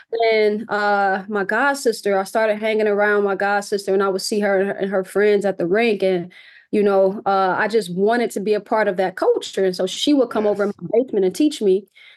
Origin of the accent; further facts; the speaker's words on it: Chicago, Illinois, United States; And it's something that is integral to growing up in Chicago. It's a staple of Chicago cultural identity, Black Chicago cultural identity. And it's been super important to my upbringing.